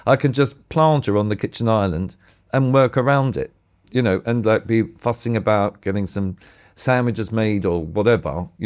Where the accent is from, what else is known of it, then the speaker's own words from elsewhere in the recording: Australia; probably because I'm from Australia, I like the rugby and the cricket.